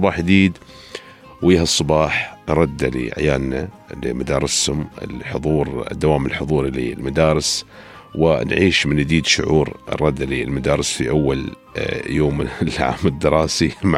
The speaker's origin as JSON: {"language": "Arabic", "country": "United Arab Emirates", "said": "الحياة عندنا في الإمارات ما توقف"}